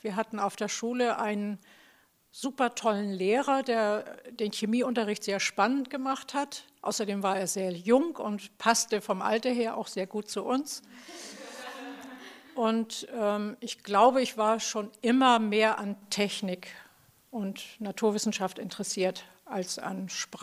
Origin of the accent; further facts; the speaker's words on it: Hamburg, Germany; born there; bin 62 Jahre alt. Ich bin in Hamburg geboren. Ich habe zwei Kinder, einen Jungen und ein Mädchen. Ich arbeite auch in Hamburg. Ich habe meine Ausbildung in Hamburg gemacht und bin so ein richtiges Hamburger Mädchen.